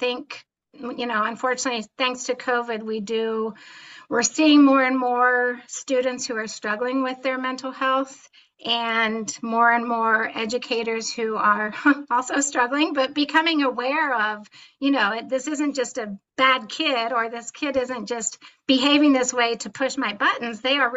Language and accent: English; Ohio, United States; moved away as an adult; also born or lived in California; now in Redding, United States; So I was born and raised in Ohio, and so I'm a Midwestern girl. We moved to California after my second year of college, and lived in Central California for a while.